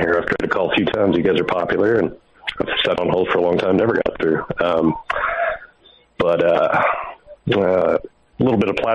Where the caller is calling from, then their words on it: Indiana, United States; I'm calling from Indiana.